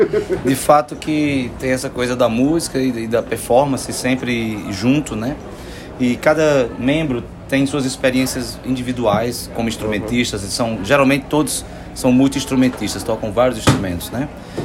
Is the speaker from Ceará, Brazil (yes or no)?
yes; Ceará, Brazil; Nós somos do Cariri, região centro-sul do estado.